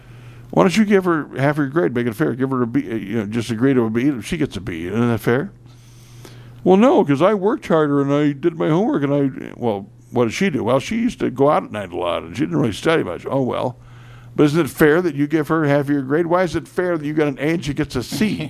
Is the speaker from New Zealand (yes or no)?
no; Lafayette, Indiana, United States; But he's from my hometown of Lafayette. He spent $1.5 million or something on this new performing arts center at my high school.